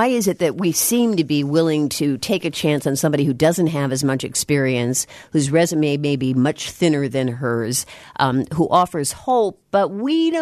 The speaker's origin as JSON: {"language": "English", "region": "Illinois", "country": "United States", "said": "maybe this is just me speaking because I'm from Illinois and I love Abraham Lincoln"}